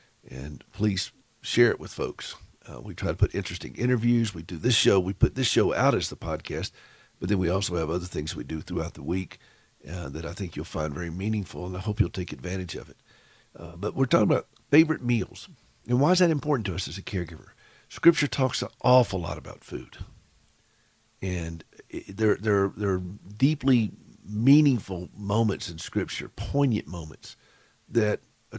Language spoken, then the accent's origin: English; the South, United States; I mean, I'm from the South.